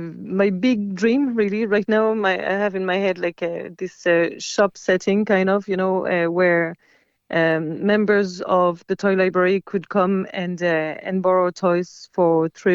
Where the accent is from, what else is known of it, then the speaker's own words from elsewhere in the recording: France; I remember that when I grew up in France. I was raised in France